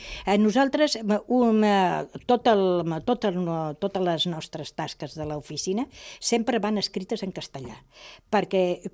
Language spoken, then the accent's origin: Catalan; Barcelona, Catalonia, Spain; born there; jo soc nascuda a Barcelona, soc catalana, soc espanyola